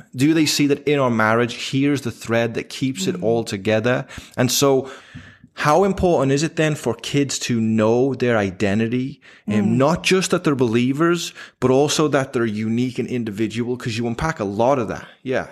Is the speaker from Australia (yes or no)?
no; England, United Kingdom; now in United States; So I'm English.